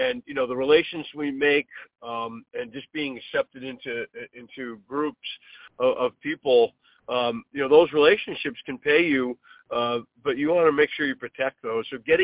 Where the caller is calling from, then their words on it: New York, United States; I am calling in from New York, beautiful evening in New York.